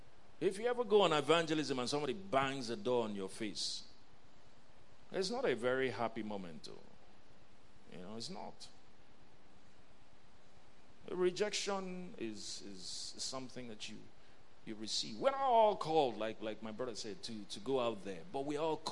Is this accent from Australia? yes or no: no; Enugu, Enugu State, Nigeria; I grew up in Enugu.